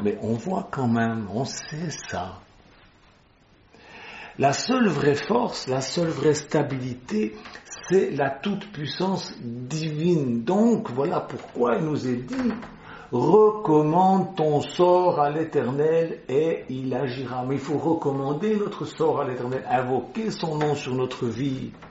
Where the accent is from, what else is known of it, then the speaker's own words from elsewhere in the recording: Switzerland; Moi, je suis suisse, je vote pas.